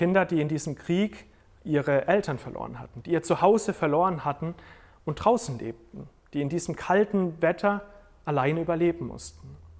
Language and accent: German; United States; German is a second language; Ich komme nicht aus derselben Kultur. Ich bin aus den USA, das ist Korea. Ich spreche nicht mal die Sprache.